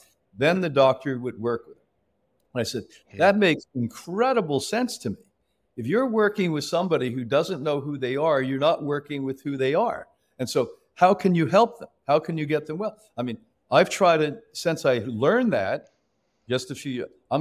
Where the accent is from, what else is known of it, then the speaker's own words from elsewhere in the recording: New York, United States; when I was growing up in New York, men just had to be able to be good cursers, good spitters, and nasty.